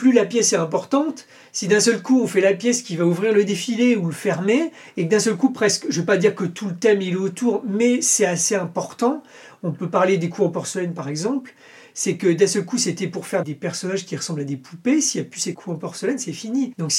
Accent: Centre-Val de Loire, France; Je viens du Berry, je viens de ma campagne, avec des parents qui n'avaient pas de réseau.

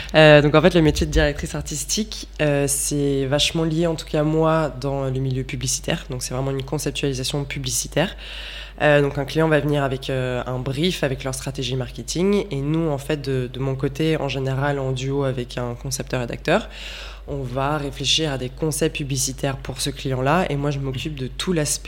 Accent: Canada; now in Lyon, France; Ça fait 2 ans là, que je suis à Lyon. Je viens du Canada et voilà, c'est ça.

